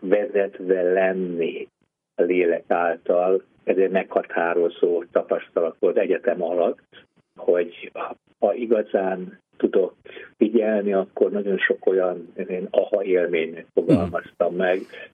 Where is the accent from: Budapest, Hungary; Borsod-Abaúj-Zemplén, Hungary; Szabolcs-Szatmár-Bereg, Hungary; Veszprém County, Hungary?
Budapest, Hungary; Budapesten nőttem föl, ott tanultam